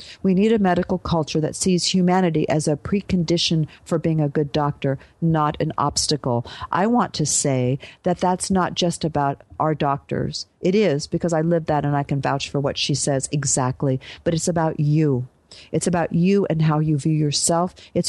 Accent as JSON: {"language": "English", "region": "New South Wales", "country": "Australia", "tie": "born or raised there", "said": "In the aftermath of recent suicides, these are exactly the things that are being proposed in my home state. The Royal Prince Alfred Hospital in Sydney is rolling out a program"}